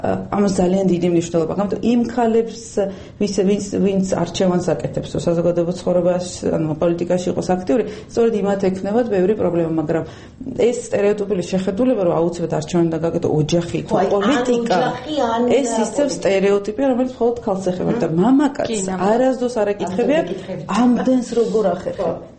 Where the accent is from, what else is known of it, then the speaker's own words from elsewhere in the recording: Adjara, Georgia; მე აჭარიდან ვარ, რეგიონიდან ვარ